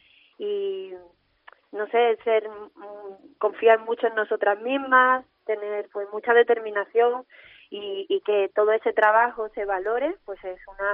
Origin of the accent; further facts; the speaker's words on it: Andalusia, Spain; yo me considero una mujer andaluza. A mí me ha criado mi mamá, mi madre es gitana.